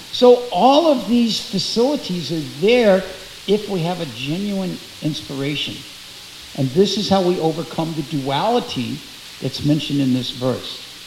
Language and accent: English; St. Louis, Missouri, United States; to speak at my old alma mater, the temple I grew up in St. Louis.